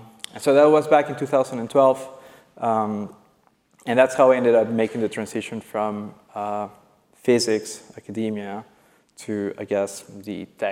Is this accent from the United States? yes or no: no; Peru; moved away as an adult; now in Canada; I'm originally from Peru. and I got my bachelor's in physics there. After that, I went to Amsterdam to do my master's in theoretical physics. And then in 2009, I came to Canada to the Perimeter Institute to work on my PhD.